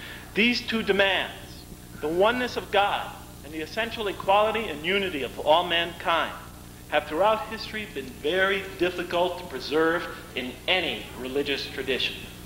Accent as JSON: {"language": "English", "town": "Bridgeport", "region": "Connecticut", "country": "United States", "tie": "born or raised there", "said": "You know, when I was a teenager growing up in Bridgeport, Connecticut, my gang or group was essentially white, mostly Italian Americans, although I'm German."}